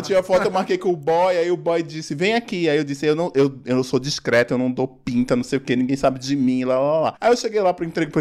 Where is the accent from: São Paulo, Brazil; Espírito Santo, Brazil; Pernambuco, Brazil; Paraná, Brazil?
Pernambuco, Brazil; Pau d'Alho; Isso, saí de Pau D'Alho pra Recife.